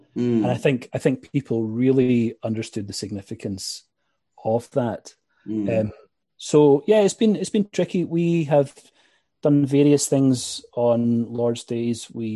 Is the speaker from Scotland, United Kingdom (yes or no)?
yes; Scotland, United Kingdom; now in Belfast, United Kingdom; as you mentioned before. I grew up in Scotland, but actually my parents were from Northern Ireland, which is where I currently live. I teach in Belfast.